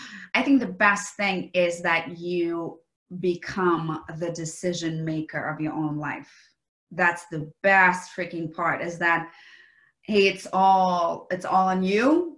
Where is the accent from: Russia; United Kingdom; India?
Russia; English is a second language; now in New York City, United States; Yeah, so originally I am from Russia. I was born and bred in Russia, and I migrated to the United States, to New York City, where I am currently located, but I also am location independent. So New York City for now.